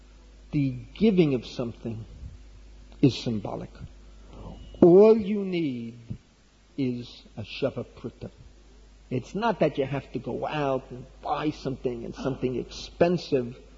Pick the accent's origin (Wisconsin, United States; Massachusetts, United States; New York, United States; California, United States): New York, United States; Bronx; tell you a little story that will take you back to the Bronx, that will show you what it was like growing up in the Bronx in the 1940s into the 50s.